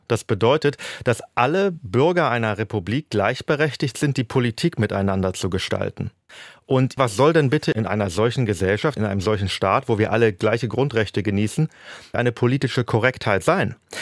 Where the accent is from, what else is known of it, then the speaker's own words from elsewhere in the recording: Hanover, Lower Saxony, Germany; born there; Und ich bin dann in Freiheit in Westdeutschland in Hannover geboren, 1980.